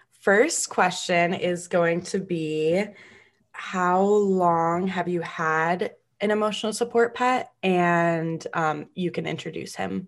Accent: Cary, Illinois, United States; now in Washington, United States; Shay and I went to high school together in Cary, Illinois. For those of you who don't know, I was from Illinois before coming to Washington.

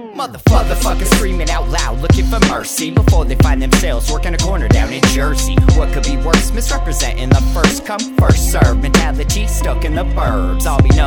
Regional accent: West Bengal, India; English is a second language; I am a Bengal person. I'm from Bengal, so I live in India.

